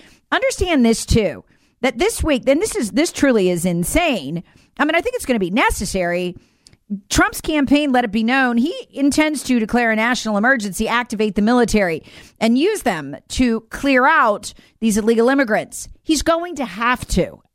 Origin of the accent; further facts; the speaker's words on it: South Carolina, United States; my home state of South Carolina